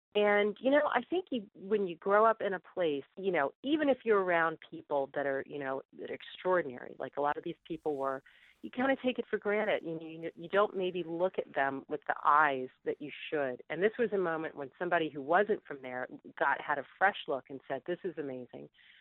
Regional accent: Hampton, Virginia, United States; all those guys came to the NASA Langley Research Center in my hometown of Hampton, Virginia.

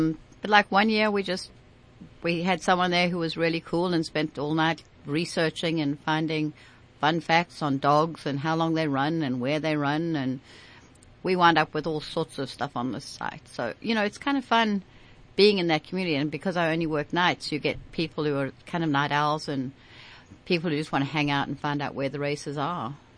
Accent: Australia; Well, I basically, you know, being Australian, called him a couple of names

